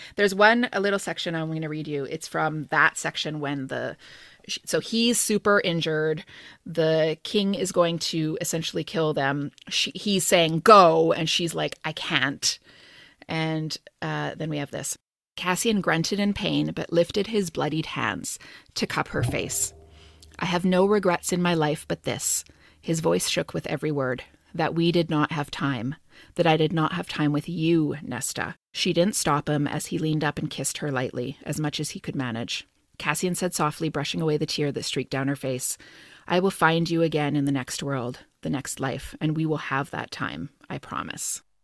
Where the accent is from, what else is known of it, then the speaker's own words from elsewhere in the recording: Canada; moved away; I'm from Canada.